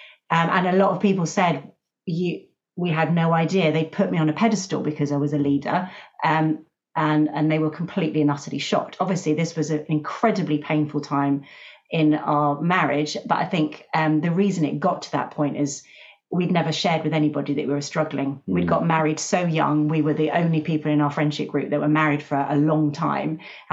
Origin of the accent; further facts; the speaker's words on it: United States; I grew up in America and used to sound like an American.